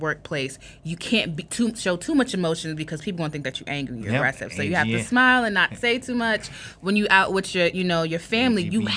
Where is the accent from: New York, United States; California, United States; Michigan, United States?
New York, United States; Brooklyn; because I'm from Brooklyn, I'm all from right. the hood, you know, I had a lot of, like, craziness in my family.